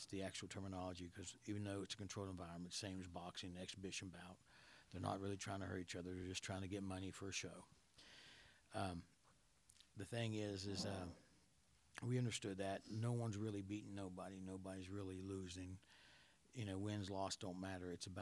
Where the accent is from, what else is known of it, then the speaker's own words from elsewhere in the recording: West Virginia, United States; also born or lived in Paterson, United States; I was raised in West Virginia. I was born in Paterson, New Jersey, but I was raised since I was 5 years old, 1975, in West Virginia.